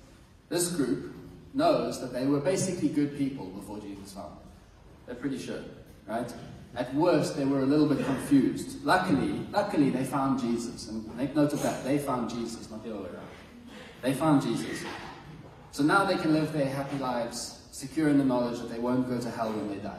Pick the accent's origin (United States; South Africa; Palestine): South Africa; I'm South African.